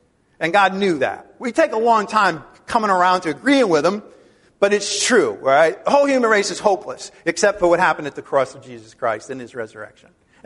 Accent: Ireland; I'm Irish, so I got a lot of big guilt complex.

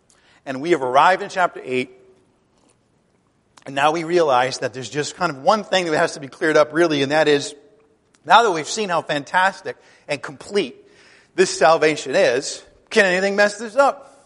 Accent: Ireland; Now, I'm Irish, so that's sort of, that's built into the Irish psyche, I have to let you know.

